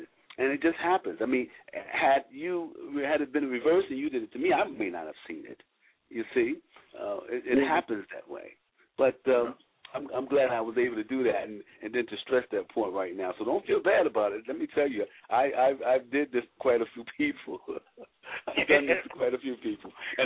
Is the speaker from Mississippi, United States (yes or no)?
no; Virginia, United States; I'm from Virginia. That's Norfolk and Virginia Beach and Chesapeake, Suffolk area. So I'm as far east as you can come on the Atlantic.